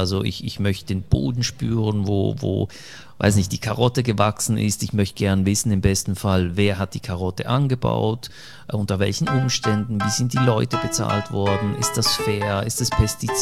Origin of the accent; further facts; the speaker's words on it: Italy; German is a second language; als Italiener bekommst du dieses Kochgehen auch in die Wiege gelegt ein Stück weit.